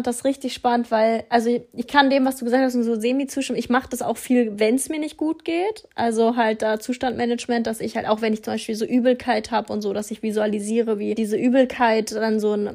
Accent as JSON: {"language": "German", "country": "Germany", "accent": "German"}